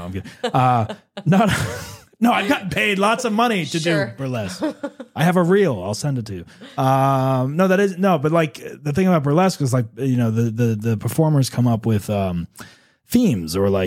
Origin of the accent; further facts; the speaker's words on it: New Jersey, United States; I grew up in New Jersey where I definitely could have gotten it probably, but I would have had to go into like Patterson and risk getting shot.